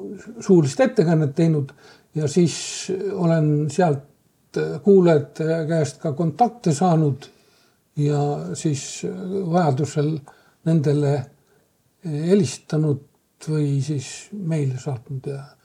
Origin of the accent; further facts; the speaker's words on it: Koimle, Saare County, Estonia; born there; ma olen sündinud Saaremaal, Koimle külas. See on, nagu ma ütlesin, kuulub see Taritu kanti. Üks kõige suurem küla selles.